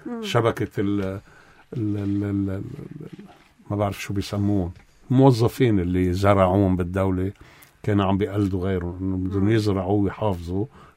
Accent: Lebanon; بالنسبة لنا كلبنانيين

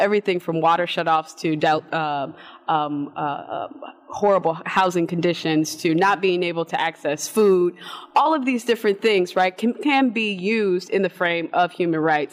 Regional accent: Gary, Indiana, United States; now in Baltimore, United States; but originally born and raised in Gary, Indiana, and still organizing and trying to do work there.

